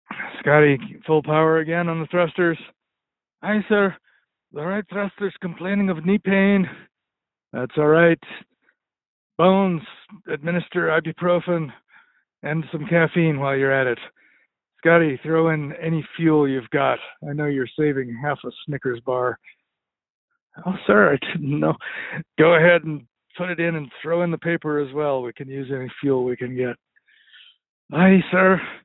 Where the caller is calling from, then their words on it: Butte, Montana, United States; I'm calling from Butte, Montana.